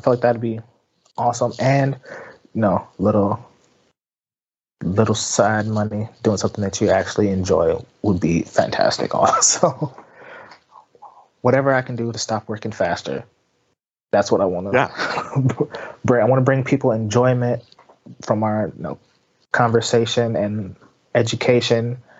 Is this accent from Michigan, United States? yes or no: yes; Detroit, Michigan, United States; growing up in Detroit, my dad was in the military.